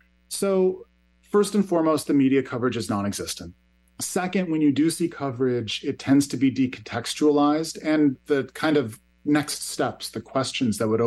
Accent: United States; I'm from the United States originally, and I'm old enough to remember

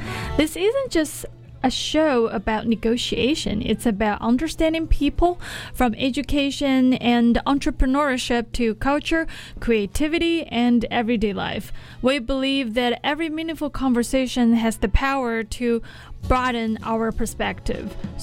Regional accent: China; and I don't know, because I'm from China.

